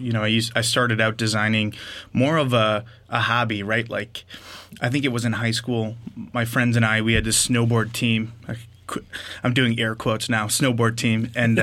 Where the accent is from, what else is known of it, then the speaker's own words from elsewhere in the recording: Green Bay, Wisconsin, United States; So I grew up in Titletown, Green Bay, Wisconsin. If you guys are familiar with the Packers, I grew up here and born and raised.